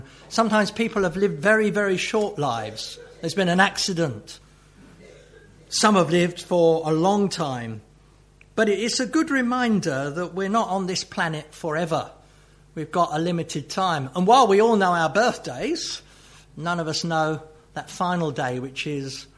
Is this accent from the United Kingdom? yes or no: yes; Dartford, South East England, United Kingdom; I sometimes have gone down to my hometown of Dartford